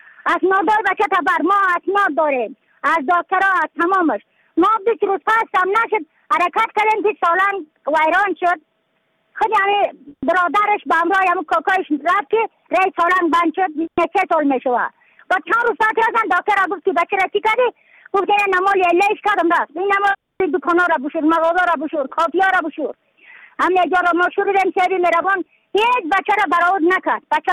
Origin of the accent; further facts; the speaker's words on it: Badakhshan, Afghanistan; از بدخشان هستم، مرکز بدخشان ولسوالی اتکل پایان.